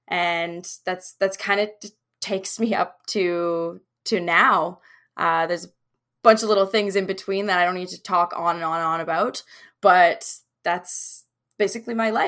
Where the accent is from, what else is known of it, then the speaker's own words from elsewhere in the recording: Cranbrook, British Columbia, Canada; because I'm actually from Cranbrook, British Columbia. So Toronto feels like it's like really far away.